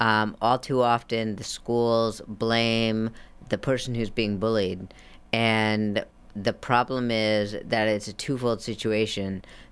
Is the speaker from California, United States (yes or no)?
yes; Salinas, California, United States; Yes, I am. I'm from Salinas.